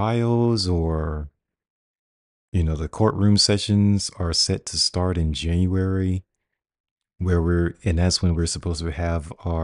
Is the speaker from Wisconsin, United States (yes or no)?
no; Florida, United States; And because I live in Florida, I mean, this is my home state.